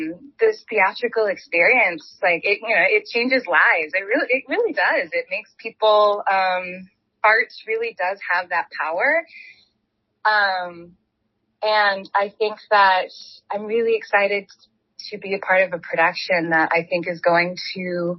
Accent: Oklahoma, United States; but she wanted to honor the region, but also honor that I'm from Oklahoma.

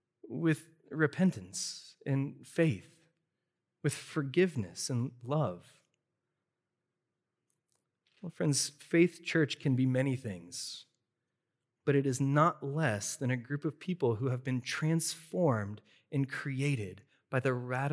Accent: Milford, United States; She grew up on the East Coast. I grew up here in Milford.

